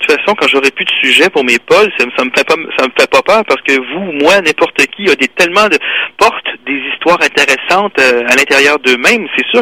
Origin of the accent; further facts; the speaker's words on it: Montreal, Quebec, Canada; Je veux dire, je suis de Montréal, donc à Montréal, ça brassait pas mal